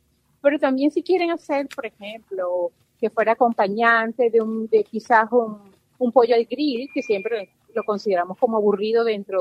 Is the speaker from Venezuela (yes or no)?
yes; Venezuela; ya que soy venezolana